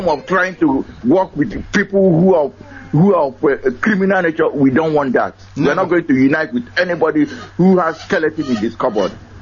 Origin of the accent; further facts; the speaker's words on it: Oguta, Imo, Nigeria; now in Houston, United States; I'm calling from Houston, but I come from Arondionyemobi in Oguta, Biafra land.